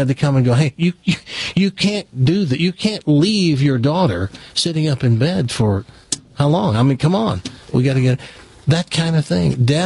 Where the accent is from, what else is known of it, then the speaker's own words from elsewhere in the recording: Tennessee, United States; born there; I was born in Tennessee. My parents continued to live in Tennessee. They went back after we came up here and lived out their days.